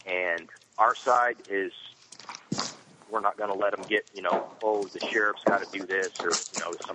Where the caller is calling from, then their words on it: Springfield, Illinois, United States; I'm in Springfield, Illinois. Okay, no concealed carry, and I'm 1 mile from the Capitol where they make all the laws.